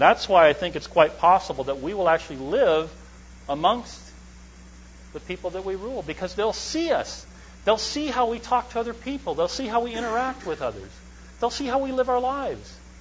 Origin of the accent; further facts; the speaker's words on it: Pasadena, California, United States; I grew up in Pasadena at headquarters.